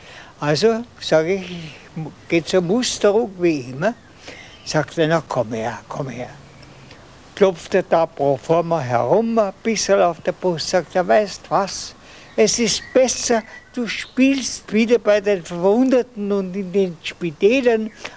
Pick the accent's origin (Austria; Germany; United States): Austria; Linz, Upper Austria; born there; Ich bin geboren in Linzer.